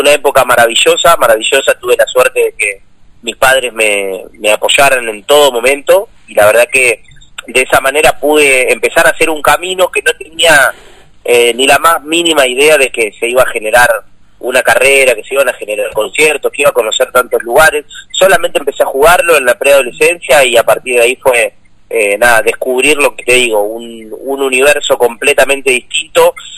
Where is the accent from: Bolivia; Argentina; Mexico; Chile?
Argentina; General Lagos, Santa Fe; Yo soy de General Lagos, que está bastante cerca de Buenos Aires, estamos exactamente a 230 kilómetros, y bueno, es el sur de Santa Fe, General Lagos, cerquita de Rosario también. De Rosario estamos muy cerca, al lado prácticamente